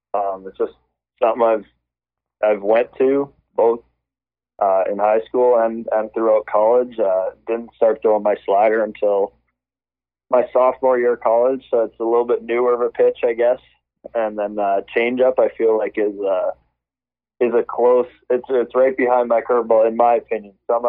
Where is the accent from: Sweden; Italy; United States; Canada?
Canada; Munster, Saskatchewan; I was back home in my hometown of Munster in Saskatchewan, Canada.